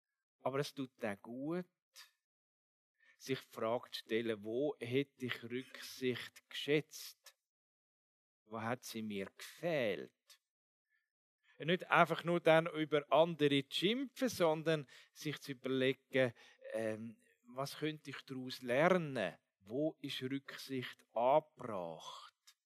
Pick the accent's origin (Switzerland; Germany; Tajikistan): Switzerland; Als Schweizer ist natürlich gut Schweizerisch, ist Kompromiss.